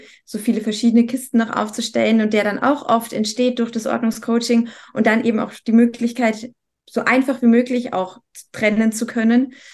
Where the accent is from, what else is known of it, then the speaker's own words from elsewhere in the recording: Munich, Bavaria, Germany; also ich komme ja aus München